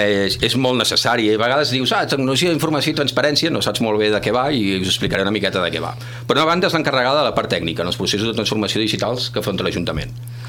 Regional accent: Tarragona, Catalonia, Spain; now in Valls, Spain; Jo soc fill de Tarragona, a Tarragona també hi havia estat molt implicat, i a l'arribar a Valls

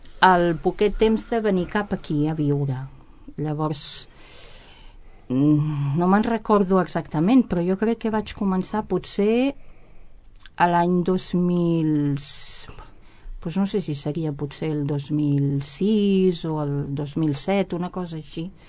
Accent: Barcelona, Catalonia, Spain; moved away as an adult; now in Alt Camp, Spain; Doncs vaig néixer a Barcelona i vaig estar vivint allà fins als 35 anys que vaig venir a viure cap aquí, cap a l'Alt Camp.

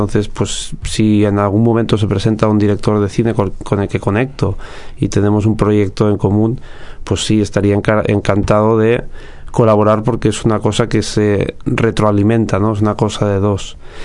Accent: Spain; first language Catalan; Spanish is a second language; en castellano, catalán, mi lengua materna, y en inglés.

